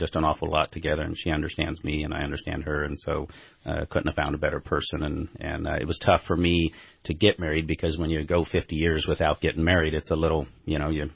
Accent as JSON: {"language": "English", "town": "Redding", "region": "California", "country": "United States", "tie": "born or raised there", "said": "I was raised here in Shasta County, here in Redding, and I grew up at Jones's Fort Gun Shop."}